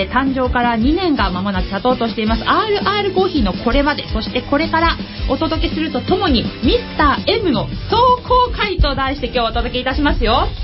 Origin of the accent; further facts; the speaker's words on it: Kawasaki, Kanagawa, Japan; 今日の、番組メインパーソナリティは川崎生まれ川崎育ち